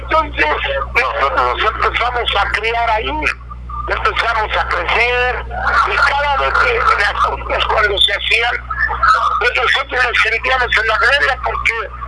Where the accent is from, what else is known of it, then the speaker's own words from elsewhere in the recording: Mexico City, Mexico; No, yo soy de la Ciudad de México.